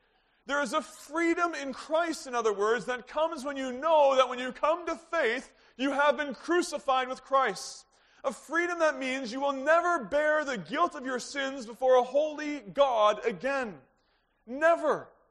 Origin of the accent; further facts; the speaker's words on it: Canada; because I'm Canadian, I don't have to pay the ticket?